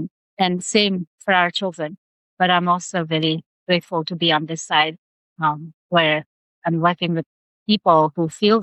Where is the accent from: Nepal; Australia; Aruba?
Nepal; And growing up in Nepal, growing up to the family that I did, in poverty that I grew up